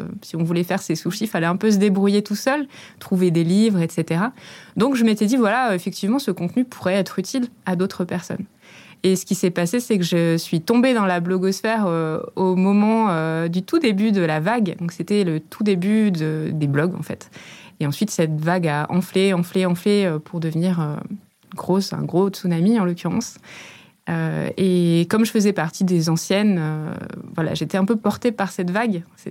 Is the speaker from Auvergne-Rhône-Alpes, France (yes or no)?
yes; Auvergne-Rhône-Alpes, France; comme j'ai grandi dans les Alpes, en Savoie, on était aussi très connectés à la montagne